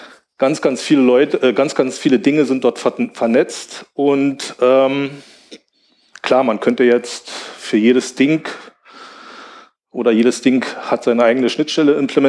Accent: Brandenburg an der Havel, Brandenburg, Germany; Ich komme aus Brandenburg, aus der Stadt Brandenburg.

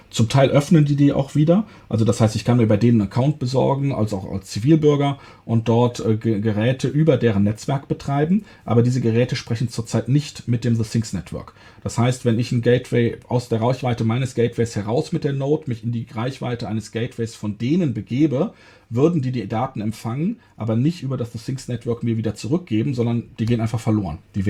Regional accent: North Rhine-Westphalia, Germany; Also ich komme hier aus dem Rhein-Sieg-Kreis

